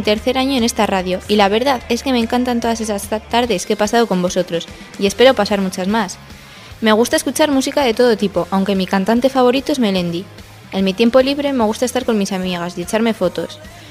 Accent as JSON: {"language": "Spanish", "town": "Nájera", "region": "La Rioja", "country": "Spain", "said": "soy de Nájera. Voy a IES Esteban Manuel de Villegas ya, a la clase de tercero A. Tengo 14 años"}